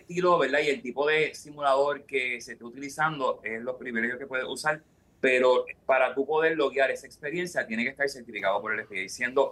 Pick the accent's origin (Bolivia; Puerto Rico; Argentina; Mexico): Puerto Rico; Siendo boricua, habíamos comprado uno de esos televisores anchos